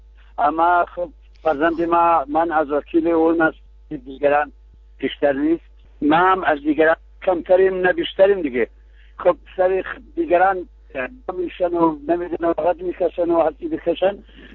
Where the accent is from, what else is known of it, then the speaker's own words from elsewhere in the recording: Iran; بله دیگه، ما ایرانی هستیم دیگه